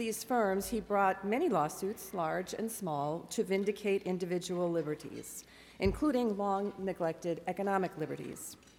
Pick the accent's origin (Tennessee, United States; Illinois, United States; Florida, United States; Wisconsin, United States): Wisconsin, United States; He is perhaps best known for his successful defense of school choice programs in my home state of Wisconsin, which is where I know him from and watched him work